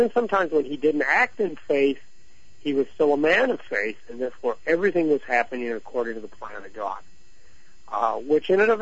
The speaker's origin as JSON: {"language": "English", "region": "Missouri", "country": "United States", "accent": "Missouri", "said": "You can see my little Missouri accent there."}